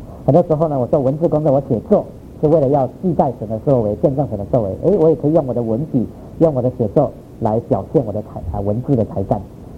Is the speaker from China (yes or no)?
no; Taiwan; now in United States; 我自己是在台湾生长的，那在我在美国有很多年了，已经十几年、十七年了。